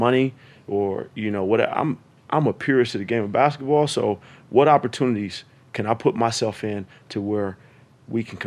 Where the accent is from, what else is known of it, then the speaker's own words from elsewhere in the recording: California, United States; Oh, I'm from the Bay.